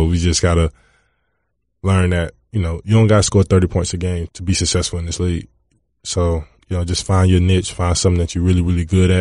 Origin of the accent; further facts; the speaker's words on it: Atlanta, Georgia, United States; It was great. You know, I grew up in the suburbs, kind of. I went to school in the city. Great city. My favorite city.